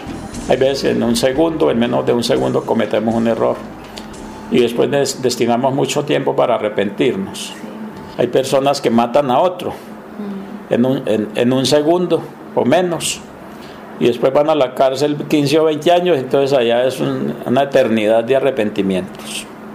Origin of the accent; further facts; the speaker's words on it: Tolima, Colombia; also born or lived in Santander; yo soy tolimense y por ahí en mi tierra pues también encuentro mucha gente envidiosa. Pero dicen que es que acá hay más envidiosos, mucho más envidiosa la gente. Y hace 12 años estoy en Santander